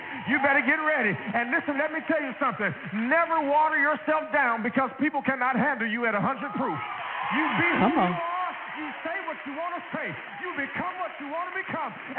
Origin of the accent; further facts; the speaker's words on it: Gary, Indiana, United States; I grew up in Gary, Indiana. Now, the unemployment rate in Gary, Indiana was 40% when I was growing up.